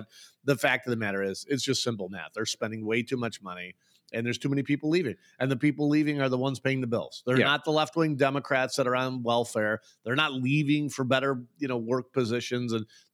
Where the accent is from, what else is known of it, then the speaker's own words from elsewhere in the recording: Palm Beach, Florida, United States; I grew up in Palm Beach, Florida. I don't like the summers.